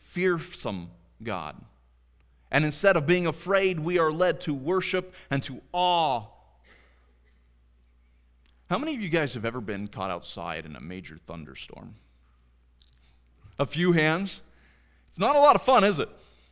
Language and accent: English; United States; I'm going to expose myself and admit that I'm American because I grew up with every one Mississippi, it's a mile away.